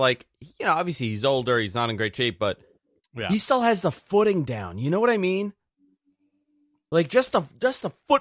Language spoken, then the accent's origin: English; New York, United States; being a New Yorker.